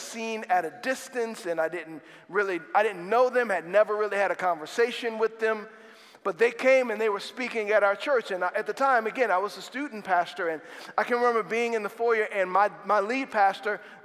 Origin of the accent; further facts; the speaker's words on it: Slidell, Louisiana, United States; I was from Slidell, New Orleans area, and then I moved to Hammond for college